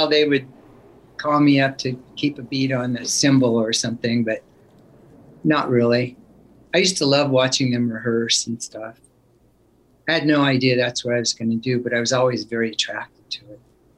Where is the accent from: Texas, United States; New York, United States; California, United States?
California, United States; Oakland; born there; Well, I was born in Oakland, and then we lived there and in that area until I was about 5 years old.